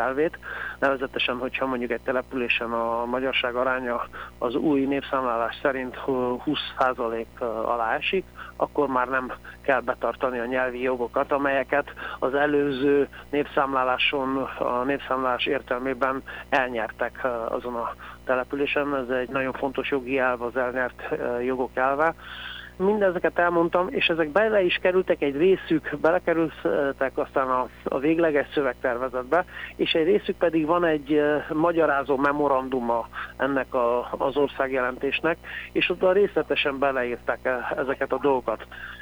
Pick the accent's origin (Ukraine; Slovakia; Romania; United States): Romania; Transylvania; amelyekkel szembesülünk otthon Erdélyben